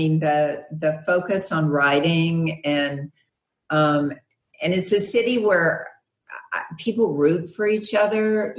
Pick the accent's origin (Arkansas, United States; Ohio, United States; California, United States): Arkansas, United States; I'm from Arkansas, so West Memphis is in Arkansas.